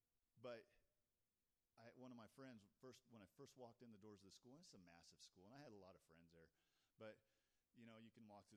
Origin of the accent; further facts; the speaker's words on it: Wyoming, United States; also born or lived in Texas; And growing up in Wyoming, to move to that was amazing.